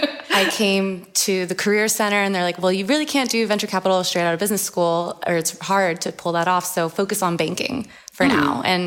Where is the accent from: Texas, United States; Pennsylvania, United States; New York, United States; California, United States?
California, United States; I'm from California originally.